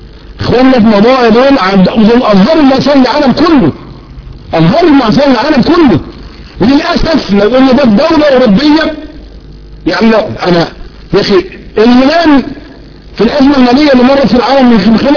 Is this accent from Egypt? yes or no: yes; Egypt; احنا كمصريين اكلنا بنترمى في الزبالة